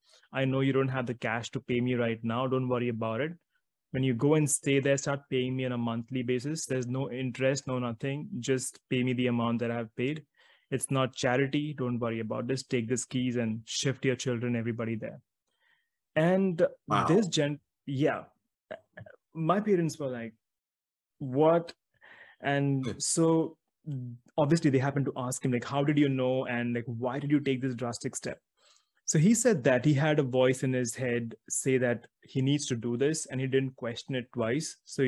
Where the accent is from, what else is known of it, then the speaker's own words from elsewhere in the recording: Mumbai, Maharashtra, India; born there; So I was born in Mumbai in one of the lowliest places, you could say, in the slums. And being born a Roman Catholic